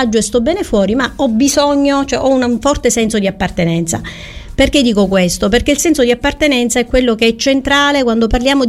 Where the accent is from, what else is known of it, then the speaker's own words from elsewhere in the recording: Trapani, Sicily, Italy; Sono di Trapani, ovviamente. Studio a Padova, mi specializzo a Roma